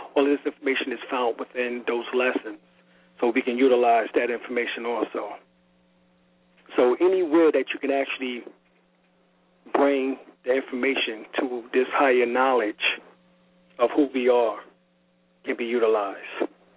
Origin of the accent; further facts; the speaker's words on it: New York City, New York, United States; You know, I grew up in Harlem, 129th Street between Lenox, which is Malcolm X Boulevard nowadays, and Fifth Ave.